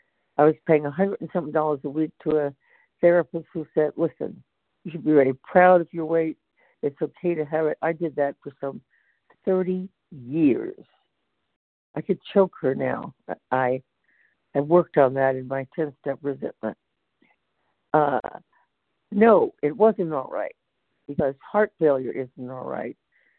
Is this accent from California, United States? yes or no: yes; California, United States; from Northern California.